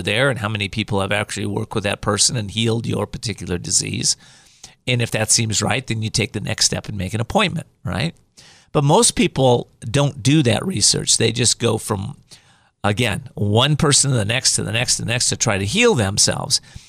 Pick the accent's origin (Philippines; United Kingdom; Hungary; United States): United States; Whittier, California; You know, in my life, I grew up in Whittier, California, and I had a beautiful home, home life.